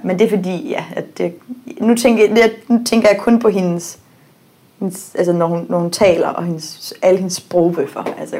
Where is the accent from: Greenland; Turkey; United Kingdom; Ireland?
United Kingdom; England; Danish is a second language; now in Denmark; 16 år siden, at jeg er flyttet fra England til Danmark, der har jeg jo stadigvæk formuleringer, som går lidt skævt nogle gange, hvor jeg oversætter engelske formuleringer til dansk